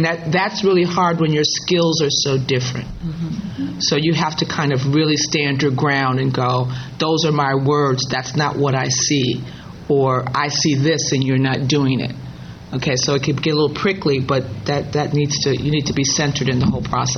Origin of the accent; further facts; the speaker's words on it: Chicago, Illinois, United States; I'm originally from Chicago, and 1968 was a really formative year in Chicago.